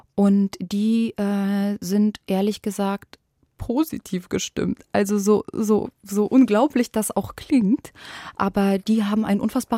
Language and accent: German; Ukraine; first language Russian; now in Germany; Ja, das ist meine Muttersprache.